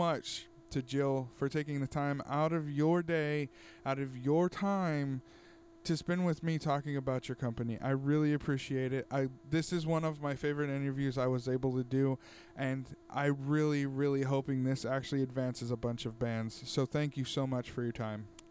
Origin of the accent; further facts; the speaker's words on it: Tulare, California, United States; here in my hometown of Tulare, California.